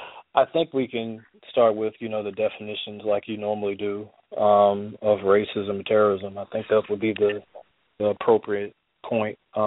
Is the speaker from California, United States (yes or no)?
no; South Carolina, United States; Well, you know, originally I grew up in South Carolina, so I'm well-versed with a lot of things that take place there.